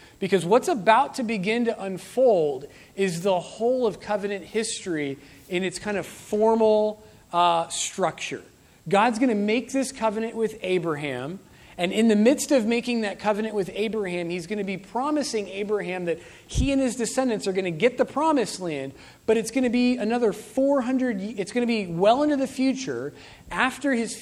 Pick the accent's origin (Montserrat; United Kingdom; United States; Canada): United States; the West; As Western Americans, as Western American Christians, so often we get sucked into the political games that the world around us is playing.